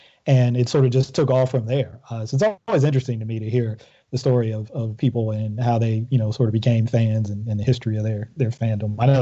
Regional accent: Ohio, United States; also born or lived in Maryland; because I'm from Ohio, come from a family of Browns fans

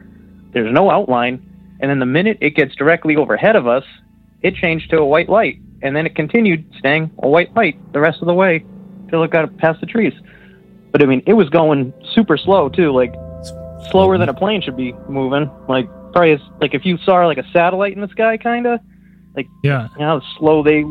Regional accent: Massachusetts, United States; from Massachusetts

